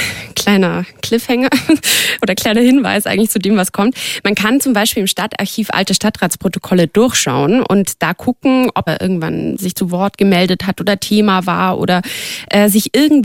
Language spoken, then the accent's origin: German; Höchstädt an der Donau, Bavaria, Germany; Das hier um mich rum ist das Archiv meiner Heimatstadt, Höchstädt an der Donau.